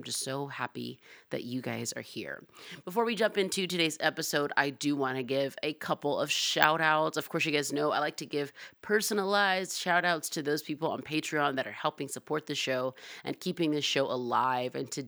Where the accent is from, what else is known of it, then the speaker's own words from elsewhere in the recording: Atlanta, Georgia, United States; who I'm from Atlanta, I'm Black, and my husband's from St. Louis, he's also Black.